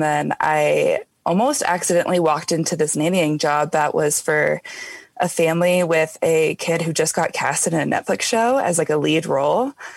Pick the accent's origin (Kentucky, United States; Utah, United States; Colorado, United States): Colorado, United States; Denver; I am from Denver, Colorado, like a suburb outside of Denver. And I'm 24.